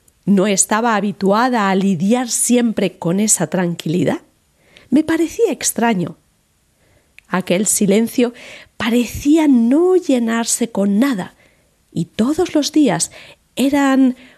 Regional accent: Madrid, Community of Madrid, Spain; moved away as an adult; now in Switzerland; yo, como madrileña, pues tuve el mismo problema al llegar a este país. Cuando llegué aquí a Suiza hace 26 años, el silencio me comía.

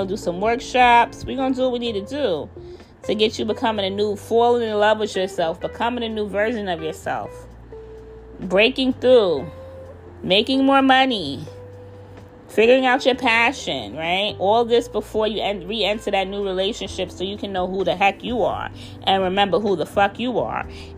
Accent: New York, United States; It is not in New York. I'm from New York, but it's not here because it's too loud and noisy.

